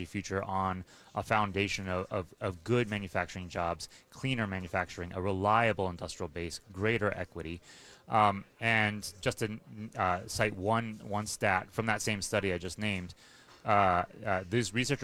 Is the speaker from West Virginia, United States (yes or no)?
yes; West Virginia, United States; You know, I'm from West Virginia, from center West Virginia, coal mining country.